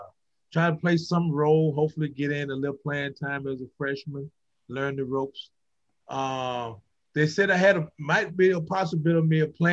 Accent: Florida, United States; It's cold. I know I'm from Florida. And we play at night and it's 80 degrees

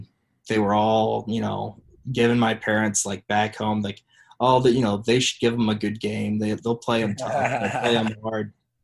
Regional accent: Ohio, United States; I grew up in Southern Ohio.

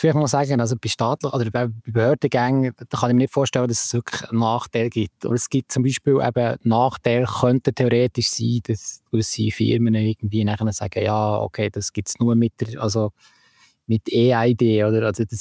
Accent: Belp, Bern, Switzerland; oder dass jetzt mein Heimatort Belp ist

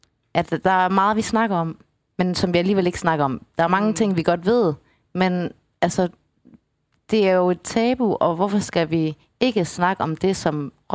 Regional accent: Aarhus, Central Denmark Region, Denmark; Jeg er fra Aarhus.

